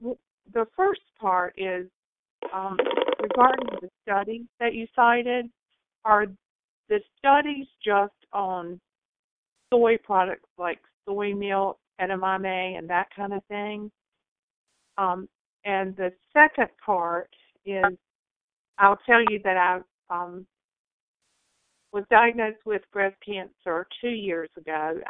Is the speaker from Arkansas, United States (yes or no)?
no; North Carolina, United States; from North Carolina.